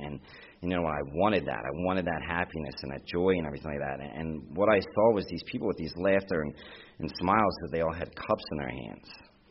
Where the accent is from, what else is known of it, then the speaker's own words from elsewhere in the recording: Bristol, Pennsylvania, United States; I am from Bristol, Pennsylvania.